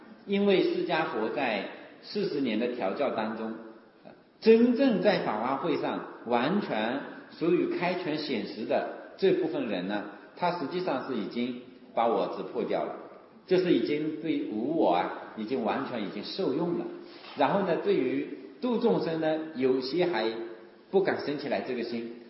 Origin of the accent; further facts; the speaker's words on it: Wenzhou, Zhejiang, China; 我们温州人特别对这部经典啊，我觉得是特别的尊重。